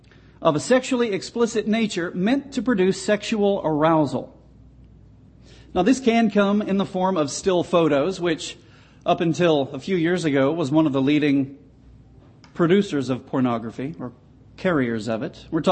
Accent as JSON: {"language": "English", "region": "Texas", "country": "United States", "tie": "born there", "said": "I was born in Texas, so I'm not picking on anybody here."}